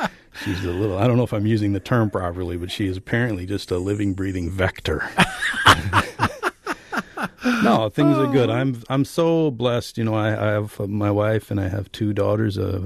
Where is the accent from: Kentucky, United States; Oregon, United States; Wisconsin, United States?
Wisconsin, United States; Wisconsin Rapids; born there; I said I was conceived in Illinois. I was born in Wisconsin Rapids. Big difference.